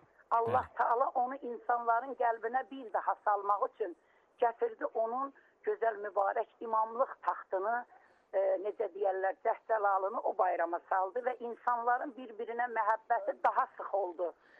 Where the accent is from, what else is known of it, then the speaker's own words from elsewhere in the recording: Zangilan District, Azerbaijan; Çünki mən özüm əslən Zənginanlıyam, mən Zəngilan rayonundanam. Yəni demək istəyirəm, Araz qırağında yaşayan bir insanam.